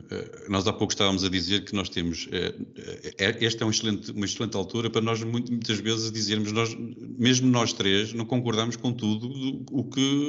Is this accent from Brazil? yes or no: no; Portugal; envergonha-me enquanto português